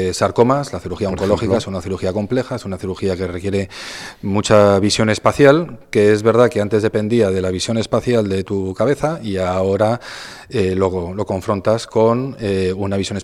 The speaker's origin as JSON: {"language": "Spanish", "town": "Requena", "region": "Valencian Community", "country": "Spain", "said": "Pero que sepáis que todos somos de Requena, muy bien, de Valencia, muy bien"}